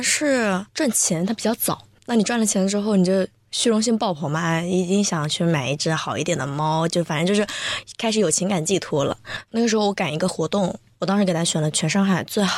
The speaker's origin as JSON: {"language": "Chinese", "region": "Guangdong", "country": "China", "lives_now": "Shanghai, China", "said": "我广东的，我们广东那边就是，如果你想要找到一个东西源头，那就是去批发市场的。"}